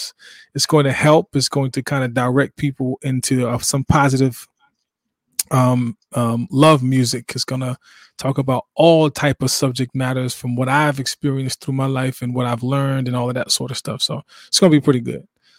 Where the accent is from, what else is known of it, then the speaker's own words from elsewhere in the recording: Inglewood, New Jersey, United States; We're from Jersey. But, you know, everybody up there, north to up top, is going to talk like this. So it is what it is. Born in Inglewood, New Jersey, raised, influenced by so many different people in my town.